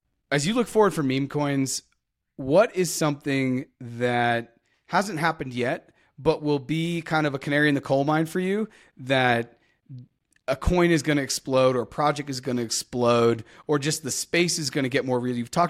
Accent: Massachusetts, United States; Senator Elizabeth Warren, who is the senator of my home state in the U.S.

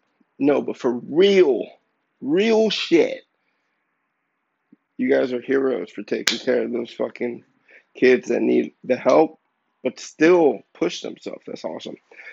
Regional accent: Los Angeles, California, United States; A lot of people are leaving LA, but I'm from LA. I'm from Los Angeles County.

